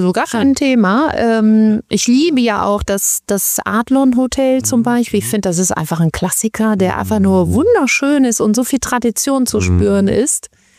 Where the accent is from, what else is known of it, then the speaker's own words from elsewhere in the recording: Germany; Ich bin sehr stolz als Deutsche